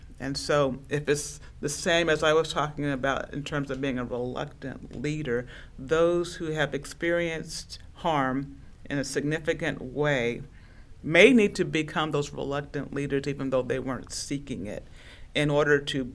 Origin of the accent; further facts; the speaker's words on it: New York, United States; sometimes you think as a New Yorker you've heard it all.